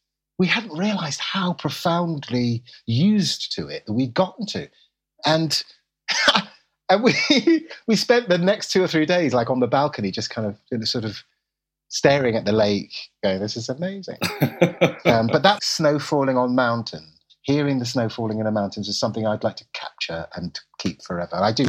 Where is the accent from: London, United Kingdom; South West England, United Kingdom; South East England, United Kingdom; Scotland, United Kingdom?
London, United Kingdom; now in -; I'm a Londoner